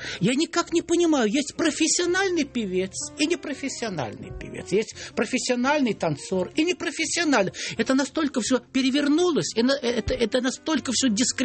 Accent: Bryansk Oblast, Russia; первый раз я приехал из Брянской деревни в ТМИ, эстрадная мастерская

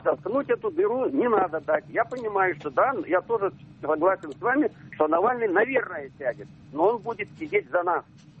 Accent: Kazan, Tatarstan, Russia; я из Казани.

